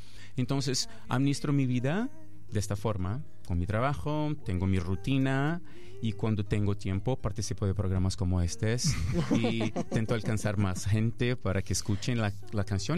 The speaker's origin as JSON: {"language": "Spanish", "country": "Brazil", "second_language": "Spanish", "said": "yo soy de Brasil y en Brasil se escucha funk de lunes a lunes"}